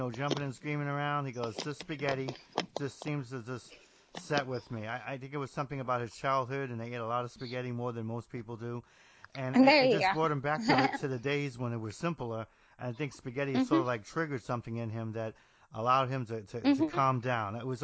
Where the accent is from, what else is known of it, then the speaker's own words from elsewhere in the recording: New Jersey, United States; Well, I'm from Jersey, so we didn't really have a whole lot of sports stuff for a long time.